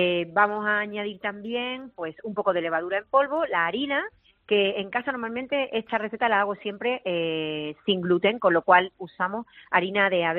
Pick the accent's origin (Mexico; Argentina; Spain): Spain; Málaga, Andalusia; now in Madrid, Spain; Pues súper feliz porque está en mi tierra todo el verano. Esto de ser autónomo tiene la ventaja de que, como trabajo en casa, puedo trabajar donde estoy y yo llega el veranito y me voy a mi tierra el verano enterito.